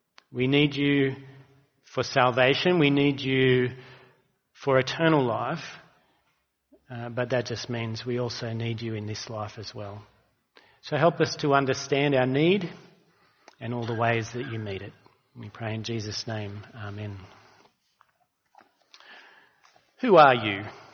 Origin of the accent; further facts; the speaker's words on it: Walgett, New South Wales, Australia; born there; It tells you that I was born in Walgett.